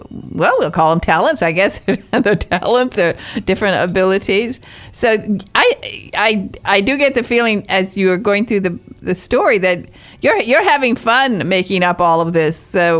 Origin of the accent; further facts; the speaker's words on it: Michigan, United States; I was born in the Upper Peninsula, and I'm a Youper.